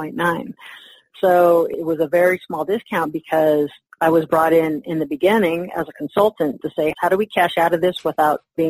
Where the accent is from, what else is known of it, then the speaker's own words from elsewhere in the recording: Carson City, Nevada, United States; So here in my hometown of Carson City, Nevada, somebody had a mobile home note.